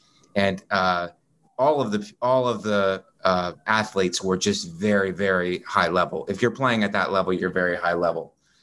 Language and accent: English; Ohio, United States; also born or lived in Florida; I grew up half and half. I grew up in Ohio, half in Ohio with cold, and then half in Florida with warm.